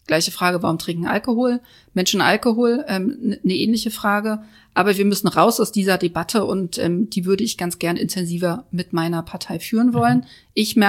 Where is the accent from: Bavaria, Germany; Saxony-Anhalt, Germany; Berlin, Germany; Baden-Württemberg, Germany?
Berlin, Germany; ich als Neuköllnerin bin ja auch groß geworden in der Hasenheide. Also meine ersten Lebensjahre habe ich ganz viel gespielt in der Hasenheide.